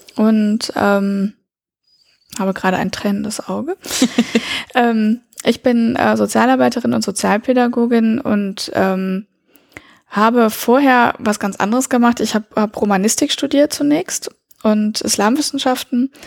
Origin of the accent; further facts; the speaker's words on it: Lebanon; ich bin im Libanon geboren und da auch teilweise aufgewachsen. Mit meinen Eltern bin ich sehr oft umgezogen und bin auf eine französische Schule gegangen.